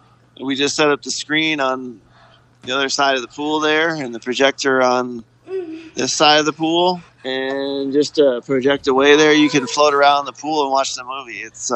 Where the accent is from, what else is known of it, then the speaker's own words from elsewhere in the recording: Staten Island, New York, United States; Like, I grew up in Staten Island.